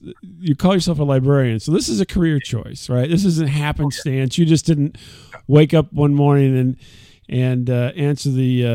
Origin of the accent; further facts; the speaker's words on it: Decatur, Illinois, United States; And so I'm from the Midwest as well. And I'm actually from originally from Decatur, Illinois, which isn't too far from where you're at.